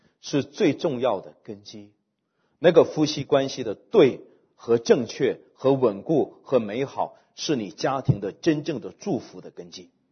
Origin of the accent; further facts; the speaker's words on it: China; 那在这个里面，我们中国背景犯了严重的错误。我们中国人说兄弟是手足，父母孩子是血亲，老婆是外人，是吧？